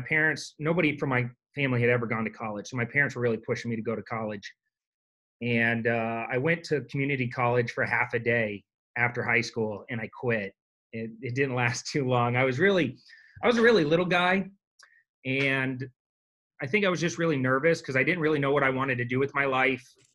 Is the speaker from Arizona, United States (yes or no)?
yes; Mesa, Arizona, United States; Yeah, I grew up in Mesa, Arizona. My parents, you know, were hardworking, lower middle class.